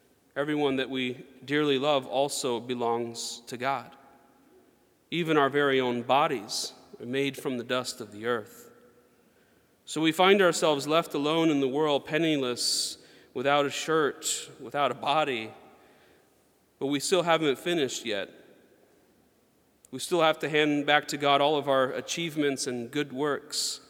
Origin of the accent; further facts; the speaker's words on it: Germany; especially growing up in Germany, where they have some of the best ice cream in the world